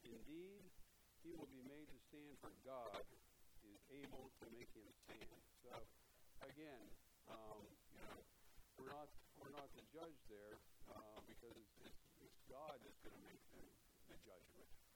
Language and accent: English; Pennsylvania, United States; Pennsylvania was, I grew up in Pennsylvania. Pennsylvania had some pretty strict blue laws.